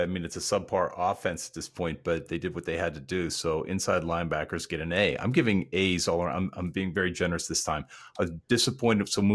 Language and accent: English; Pittsburgh, Pennsylvania, United States; accent: Pittsburgh; It's my Pittsburgh. It's my accent.